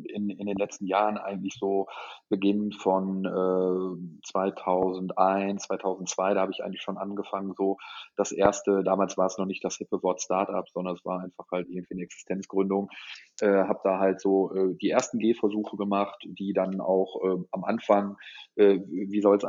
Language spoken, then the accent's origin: German; North Rhine-Westphalia, Germany; born there; bin jetzt 39 Jahre alt, komme gebürtig oder bin geboren im Ruhrpott